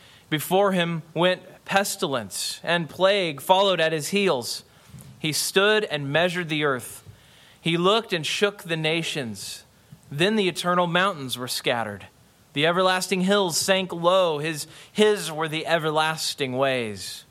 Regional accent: Kansas, United States; I am from Kansas, and we have a few names for Kansas, some of them derogatory.

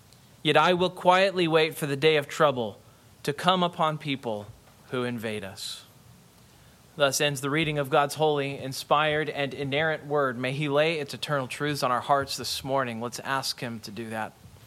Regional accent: Kansas, United States; I am from Kansas, and we have a few names for Kansas, some of them derogatory.

